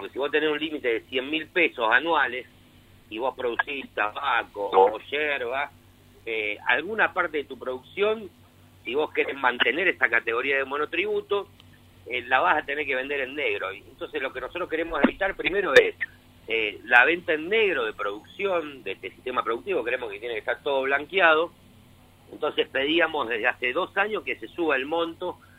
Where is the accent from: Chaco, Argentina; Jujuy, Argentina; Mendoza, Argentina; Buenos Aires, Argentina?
Buenos Aires, Argentina; born there; Yo nací en Buenos Aires.